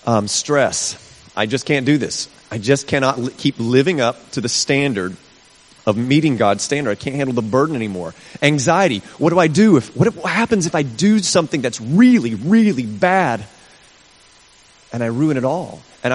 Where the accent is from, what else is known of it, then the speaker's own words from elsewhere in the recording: South Carolina, United States; Growing up in South Carolina, that's where I'm from originally, I had 2 sisters.